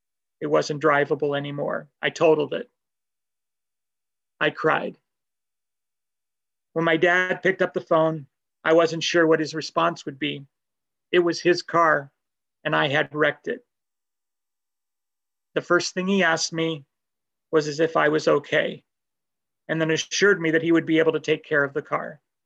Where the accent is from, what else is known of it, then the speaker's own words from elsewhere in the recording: Denver, Colorado, United States; I grew up in the Denver area in Colorado.